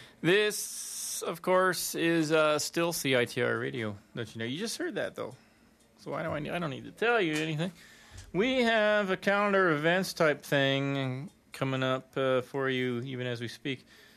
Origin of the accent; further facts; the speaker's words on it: Tacoma, Washington, United States; So there are two Tacoma, Washington bands in a row there. Bands from my hometown.